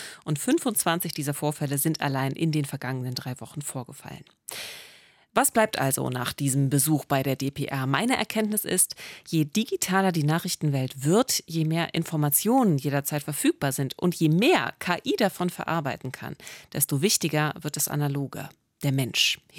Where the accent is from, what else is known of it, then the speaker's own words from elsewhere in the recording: East Germany, Germany; ich bin selber Ostdeutsche, mich treiben die Wahlen um, die jetzt bevorstehen.